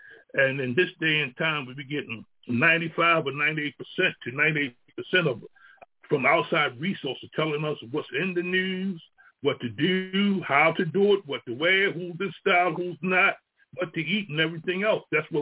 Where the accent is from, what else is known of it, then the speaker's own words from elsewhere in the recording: Baltimore, Maryland, United States; And it was started early in the morning at, I'm from Baltimore, in the park, when many brothers and sisters got together at sunrise.